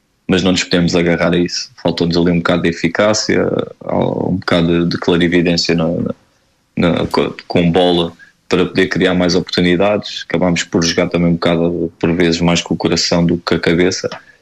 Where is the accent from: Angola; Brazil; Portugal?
Portugal; Não, aqui estou como português também